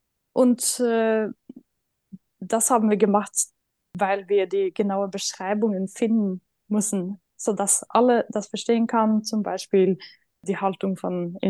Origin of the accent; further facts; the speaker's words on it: Norway; German is a second language; now in Leipzig, Germany; also ich komme eigentlich aus Norwegen, aber wohne seit ein paar Jahren in Leipzig.